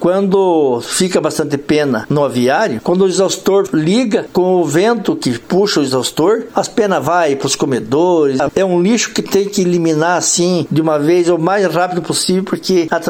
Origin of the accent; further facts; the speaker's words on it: Brazil; E é um orgulho para mim, que sou brasileiro, que sou pequeno produtor